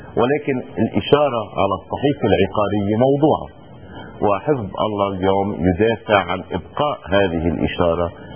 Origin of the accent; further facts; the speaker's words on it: Lebanon; فإعلان بعبده هو بحد ذاته تسوية تحفظ لنا كلبنانيين خروج مشرف من سوريا